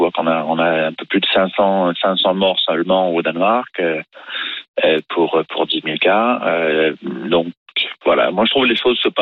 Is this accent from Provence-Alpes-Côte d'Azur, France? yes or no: yes; Marseille, Provence-Alpes-Côte d'Azur, France; now in Denmark; j'aimerais venir pouvoir rentrer chez moi à Marseille pour l'été.